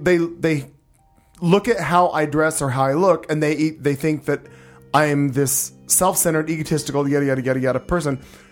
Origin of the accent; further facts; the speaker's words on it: Missouri, United States; I grew up on a farm. I'm from Missouri.